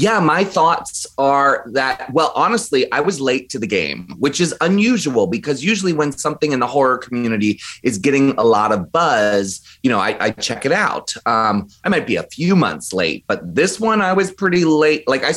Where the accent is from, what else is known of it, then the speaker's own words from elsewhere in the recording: Maryland, United States; And so I would say John Waters, because I grew up in Maryland and the discovery of John Waters really changed my life.